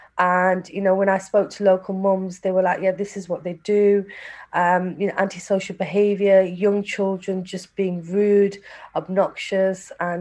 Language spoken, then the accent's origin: English; Sheffield, Yorkshire and the Humber, United Kingdom; moved away as an adult; now in London, United Kingdom; I was born and raised in Sheffield, but I moved, I went to university, and from university I went to London. So 20 years later, I was raising two young children in the heart of London